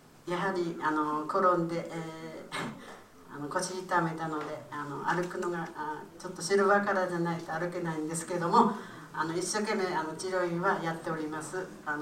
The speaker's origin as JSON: {"language": "Japanese", "town": "Hitachiomiya", "region": "Ibaraki", "country": "Japan", "said": "、44年卒業です。"}